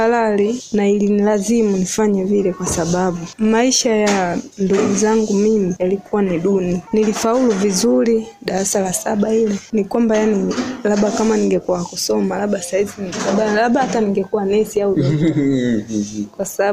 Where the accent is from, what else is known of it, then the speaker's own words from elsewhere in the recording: Dodoma, Tanzania; natokea Dodoma.